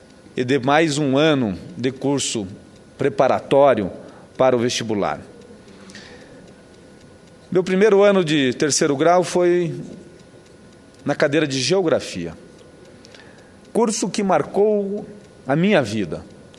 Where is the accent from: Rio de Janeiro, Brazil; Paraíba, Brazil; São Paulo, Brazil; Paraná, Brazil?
Paraná, Brazil; Ivaiporã; percorríamos dezenas de quilômetros até chegar ao município, à sede do município, Ivaiporã, minha terra natal.